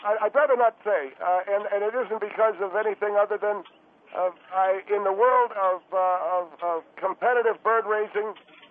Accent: Worcester, Massachusetts, United States; I'm from Worcester, Massachusetts.

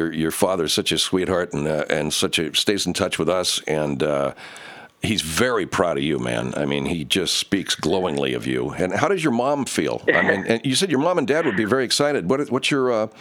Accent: Arcadia, California, United States; Well, I grew up in Arcadia, which is where Santa Anita, Pasadena, Arcadia.

